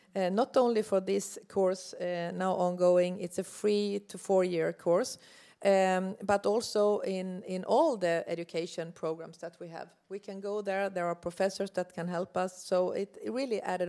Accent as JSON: {"language": "English", "country": "Sweden", "said": "in my home country, Sweden, was that we started before the World Championships creating a network with the university"}